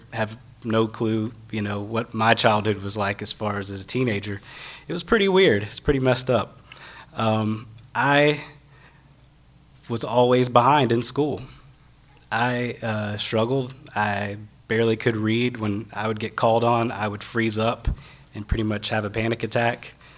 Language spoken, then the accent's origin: English; Georgia, United States; which totally threw me off because I'm from Georgia, so I wasn't expecting that.